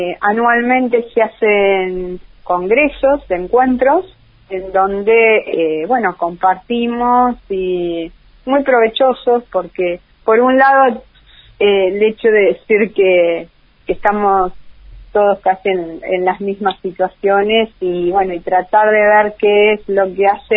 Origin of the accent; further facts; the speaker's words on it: Casbas, Buenos Aires, Argentina; Somos un pequeño pueblo de la provincia de Buenos Aires, y que yo lo llevo muy dentro de mi corazón